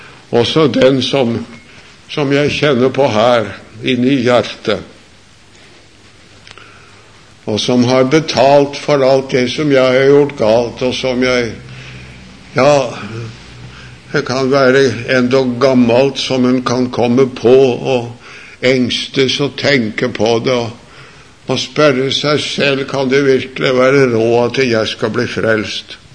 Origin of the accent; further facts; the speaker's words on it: Sarpsborg, Østfold, Norway; men hjemme i Sarpsborg, jeg vokste opp der.